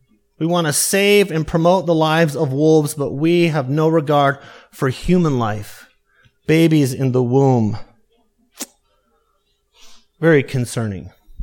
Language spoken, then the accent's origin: English; Colorado, United States; In fact, I grew up in Colorado, and when they turned the state, I call it green, not blue, green, it's had a huge impact on the state and the people that live there.